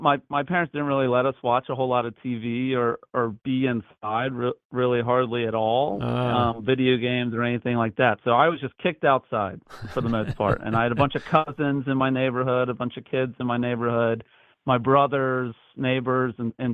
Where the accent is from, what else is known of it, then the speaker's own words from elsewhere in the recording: Richmond, Virginia, United States; I grew up in Richmond, Virginia. I was one of six kids. I was born in the middle, one of the two middle children. Yeah, Richmond, Virginia.